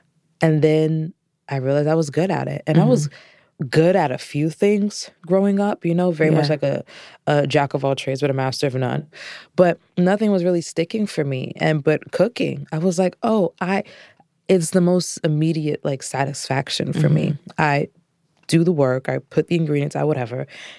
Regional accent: Orlando, Florida, United States; I'm from Orlando, Florida.

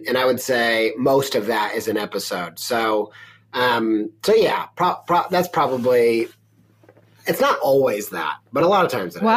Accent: Midwest, United States; I'm from the Midwest, come from a long line of food addicts and food lovers and whatever.

